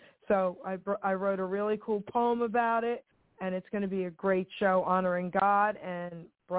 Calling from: New Jersey, United States; I'm calling from New Jersey.

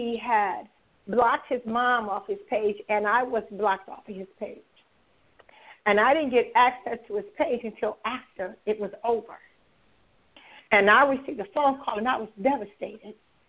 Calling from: Detroit, Michigan, United States; I'm calling from Detroit, Michigan.

